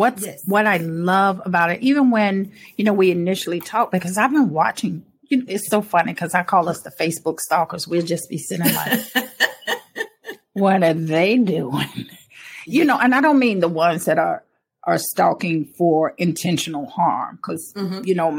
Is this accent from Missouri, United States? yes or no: no; North Carolina, United States; But I grew up in North Carolina. I am a country city girl, right?